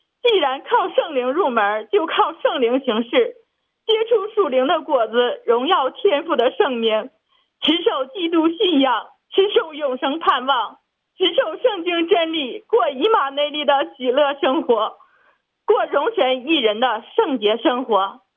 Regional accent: Heilongjiang, China; 我是黑龙江的

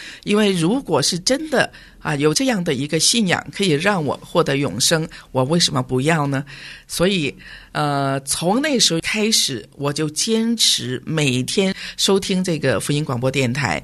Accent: China

